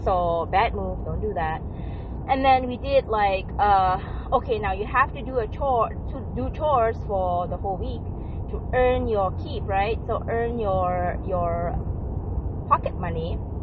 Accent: Singapore; I came from Singapore, and I wouldn't say it. We're definitely not from the middle class family.

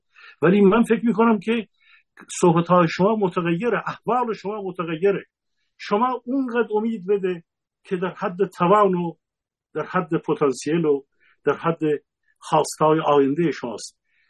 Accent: Gilan, Iran; من یک فرد اهل گیلانم،

